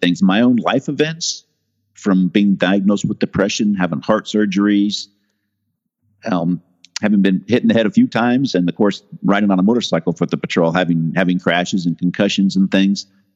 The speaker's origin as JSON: {"language": "English", "region": "California", "country": "United States", "tie": "born or raised there", "said": "And I grew up in Marin, and Marin connects to San Francisco via that Golden Gate Bridge. So even though I was from the area, I had no idea."}